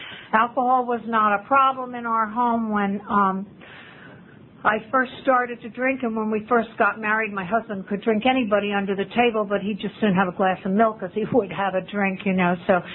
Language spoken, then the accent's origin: English; New Jersey, United States; I knew the country. I grew up in North Jersey, you know.